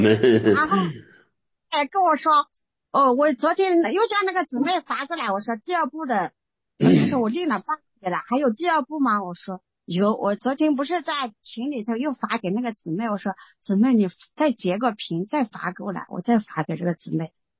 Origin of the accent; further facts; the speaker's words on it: Zhejiang, China; 到我们在这台州，我们是浙江的